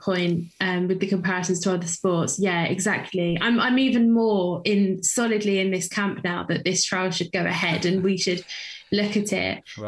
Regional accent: United Kingdom; I'm British

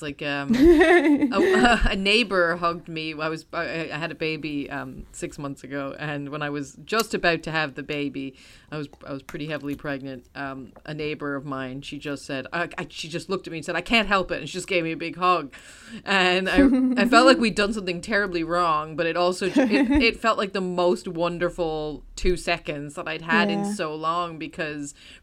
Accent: United States; and I as an American, obviously, this is leaning a little American, guys.

